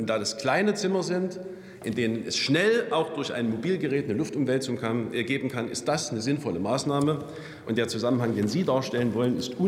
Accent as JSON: {"language": "German", "town": "Hohenstein-Ernstthal", "region": "Saxony", "country": "Germany", "tie": "born or raised there", "said": "Bei uns in Sachsen funktioniert ganz gut."}